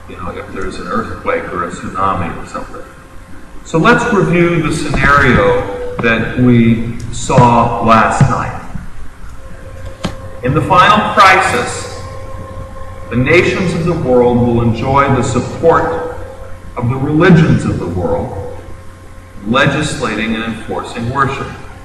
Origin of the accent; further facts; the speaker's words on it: New York, United States; As a New Yorker and not a mountain man